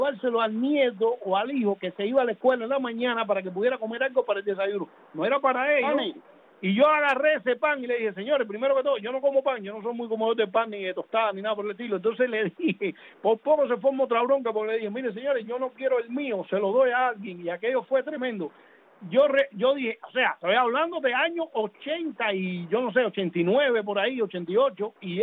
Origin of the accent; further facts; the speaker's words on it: Punta Brava, Havana, Cuba; Y yo agarraba una guagua en frente a una fonda que había en mi pueblo, en Punta Brava.